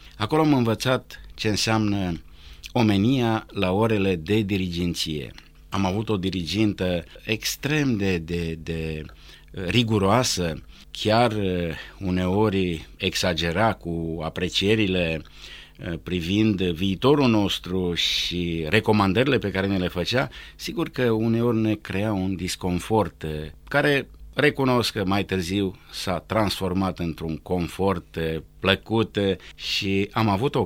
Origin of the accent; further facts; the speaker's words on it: Beudiu, Bistrița-Năsăud, Romania; born there; trebuie să spun că m-am născut în Beudiu, într-o zi de 14 februarie 1960, o zi extrem de friguroasă